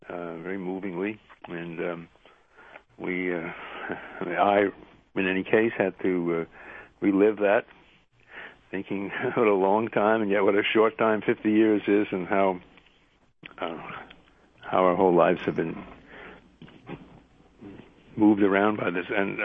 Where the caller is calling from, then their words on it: New York City, New York, United States; because I'm calling from New York State, and New York City, rather. I live near Riverside Church